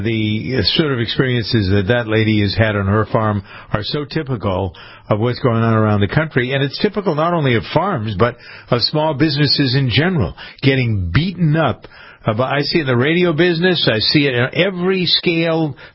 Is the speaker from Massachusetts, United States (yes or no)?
yes; Framingham, Massachusetts, United States; but one of the ladies in a hearing that we had in my hometown of Framingham a couple of weeks ago